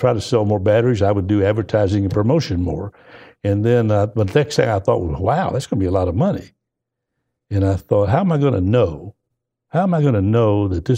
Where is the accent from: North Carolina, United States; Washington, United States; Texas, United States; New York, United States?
Texas, United States; Dallas; well, I'm from Dallas, Texas, and we've been over, we prayed before we came